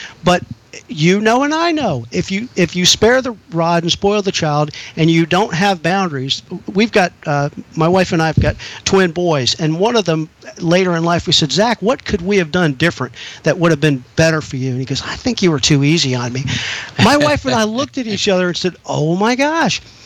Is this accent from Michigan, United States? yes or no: no; New York, United States; I'm from New York, but I've been southernized. I've been here over 40 years.